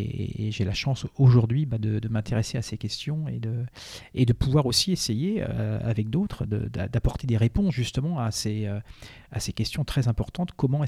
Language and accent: French; Nantes, Pays de la Loire, France; born there; Alors moi, je suis né à Nantes